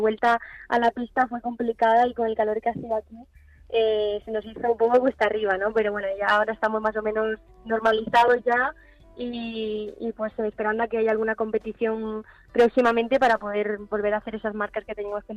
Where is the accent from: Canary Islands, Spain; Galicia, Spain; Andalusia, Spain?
Galicia, Spain; now in Madrid, Spain; yo me tuve que quedar en Madrid, aunque yo soy gallega, pero como estoy aquí viviendo por los entrenamientos y por las clases de la universidad, pues me quedé en Madrid.